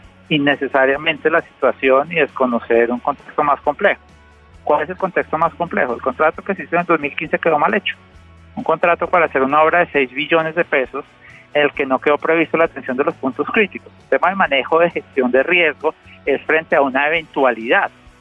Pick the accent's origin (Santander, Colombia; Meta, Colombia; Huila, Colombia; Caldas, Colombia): Meta, Colombia; Villavicencio; born there; Mire, yo nací en Villavicencio. Mi familia ha vivido en Villavicencio por décadas, yo acá he venido siempre